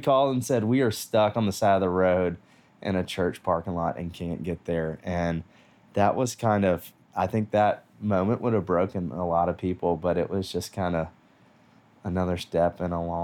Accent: Nashville, Tennessee, United States; I grew up here in Nashville. I have 3 siblings. 2 amazing parents who started Salama Urban Ministries here in Nashville in the Edge Hill neighborhood, which in 1986, when we moved there, the year I was born, it was not the most fun neighborhood.

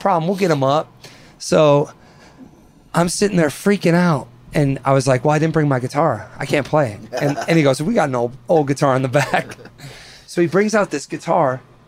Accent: Wisconsin, United States; Dude, growing up in Wisconsin for me was like growing up like 30 years behind.

